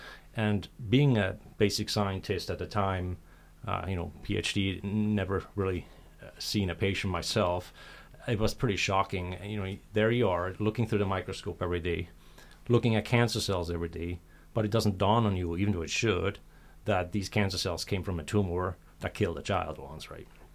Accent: Switzerland; English is a second language; And I'm originally from Switzerland, so typically I'm on time

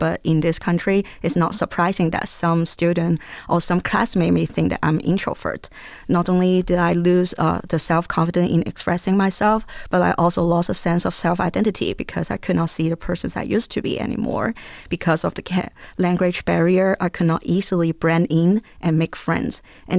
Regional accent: Hong Kong; first language Cantonese; English is a second language; So I'm from Hong Kong, right? So I speak Cantonese.

